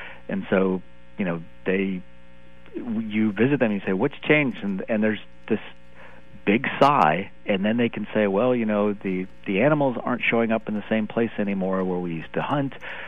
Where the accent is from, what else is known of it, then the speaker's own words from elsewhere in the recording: United States; I'm an American. I live in a house.